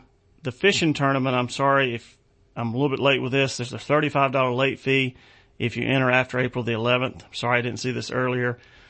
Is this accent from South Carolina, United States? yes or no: yes; Chester, South Carolina, United States; Hog on the Hill Barbecue Cook-Off in Chester, South Carolina. That's my hometown. When you get a chance to talk about a little spot like Chester, you do it.